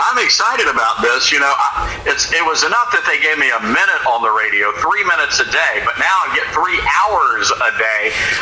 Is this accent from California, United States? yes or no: no; Memphis, Tennessee, United States; And Tom, now I'm back home in my home town. I returned back to Memphis and I bought the News Talk radio station here.